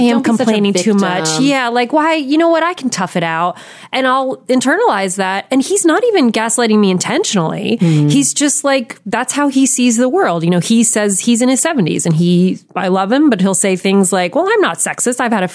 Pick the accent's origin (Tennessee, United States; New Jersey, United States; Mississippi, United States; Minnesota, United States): New Jersey, United States; Allamuchy; In New Jersey, a really small town called Alamuchi.